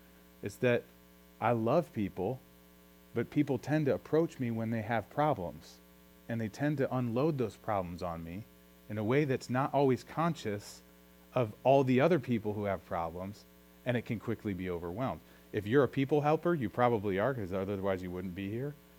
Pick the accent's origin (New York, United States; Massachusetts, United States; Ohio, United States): Ohio, United States; Cleveland; Okay, I'm from Cleveland, and that is a fantasy